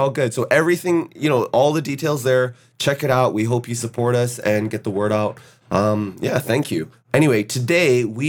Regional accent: Canada; now in United States; I like to call myself a Korean Canadian.

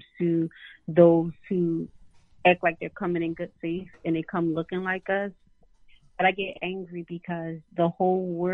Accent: Philadelphia, Pennsylvania, United States; and I'm from South Philly, did you not see this war that's happening?

